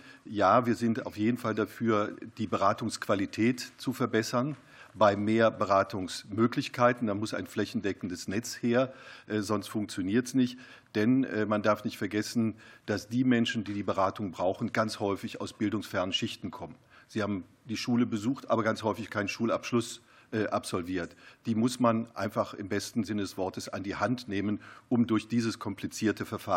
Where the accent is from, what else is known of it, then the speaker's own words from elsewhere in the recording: Cologne, North Rhine-Westphalia, Germany; Ich komme aus Köln